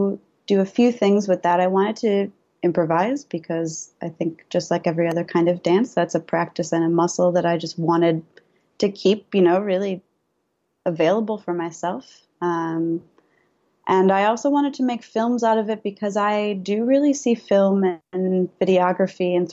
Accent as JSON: {"language": "English", "region": "Illinois", "country": "United States", "tie": "born or raised there", "said": "I was growing up outside of Chicago, and my mom used to take me to a ton of performances."}